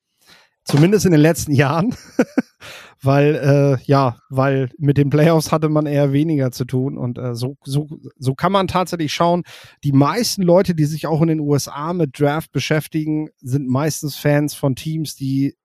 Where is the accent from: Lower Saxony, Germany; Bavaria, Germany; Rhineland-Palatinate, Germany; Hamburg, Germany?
Lower Saxony, Germany; born there; now in Oldenburg, Germany; ich komme ja gebürtig aus dem Emsland, lebe jetzt in Oldenburg